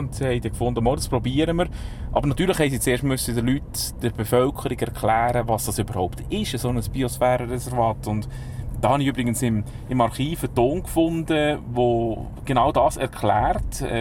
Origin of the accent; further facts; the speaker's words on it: Entlebuch, Lucerne, Switzerland; born there; als gebürtiger Entlebucher, wie ich bin. Im Entlebuch ist es nicht gut gegangen in dieser Zeit. Es hat wenig Industrie gehabt, keine neuen Unternehmen, die gekommen sind und halt viele, die abgewandert sind.